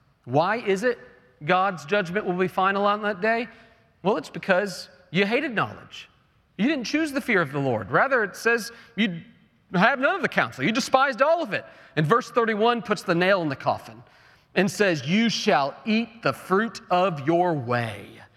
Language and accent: English; Oklahoma, United States; Y'all know I'm from Oklahoma. And growing up in Oklahoma, I had to take shelter from countless tornadoes.